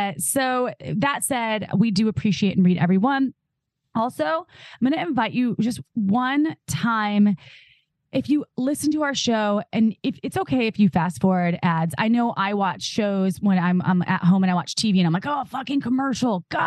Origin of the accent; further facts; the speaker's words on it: Midwest, United States; Ooh, I'm from the Midwest, so corn, hello, it's the way to my heart.